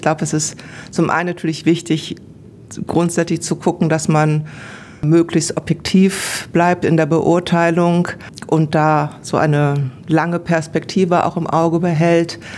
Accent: Lüneburg, Lower Saxony, Germany; now in Australia; Ich komme aus Lüneburg in Niedersachsen und habe dann mein Studium an der Uni Köln zugebracht.

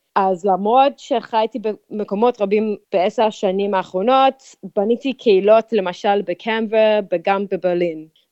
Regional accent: Melbourne, Victoria, Australia; also born or lived in Perth; נולדתי בפרס, בווסטרן אוסטרליה, אבל כאילו באמת גדלתי במלבורן.

